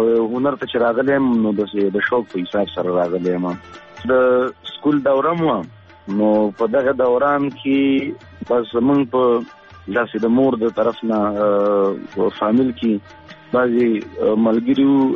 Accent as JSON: {"language": "Pashto", "town": "Peshawar", "region": "Khyber Pakhtunkhwa", "country": "Pakistan", "tie": "born or raised there", "also_born_or_lived": "Afghanistan", "said": "او پیدایش او د تعلیمي زده کړې هنري زده کړې دا مې په پیښور کې کړي وو."}